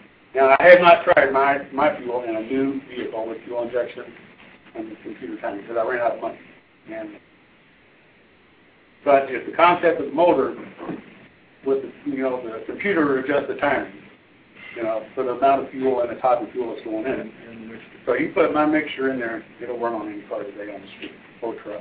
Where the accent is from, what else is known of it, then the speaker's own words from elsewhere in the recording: Indiana, United States; I talked to all the, we're from Indiana, by the way. I talked to all the people in Indiana, all the politicians over there